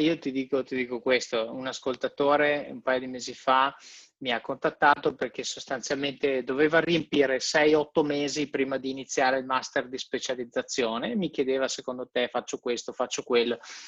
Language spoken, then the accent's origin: Italian; Verona, Veneto, Italy; quando vado a Verona dicono che ho l'accento non veronese, quando sono fuori Verona mi dicono che sembro veneto ma non capiscono dove